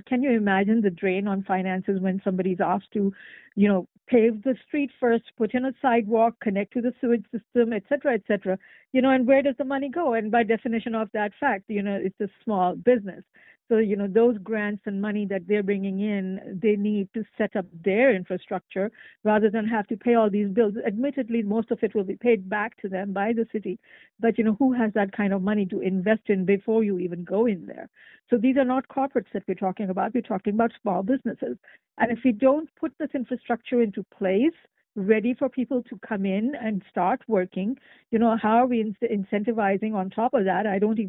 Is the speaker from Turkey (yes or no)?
no; Pakistan; I am an immigrant from Pakistan. I'm a single mother. I'm a renter. I have lived in the district for about 10 years.